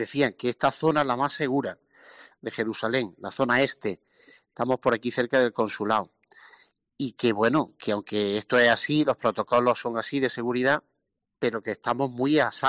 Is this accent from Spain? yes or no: yes; Andalusia, Spain; Y hombre, como andaluces, pues siempre la alegría es lo nuestro, ¿no?